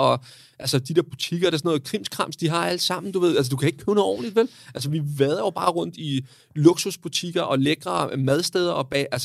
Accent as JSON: {"language": "Danish", "region": "Capital Region of Denmark", "country": "Denmark", "said": "nu kommer jeg fra Vestegnen"}